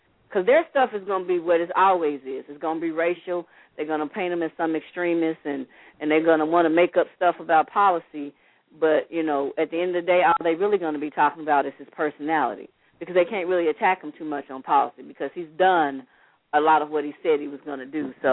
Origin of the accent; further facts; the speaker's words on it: the South, United States; I'm from the South, you know, and even when I go down south, I'm not, you know, trying to make myself make like I'm fit in.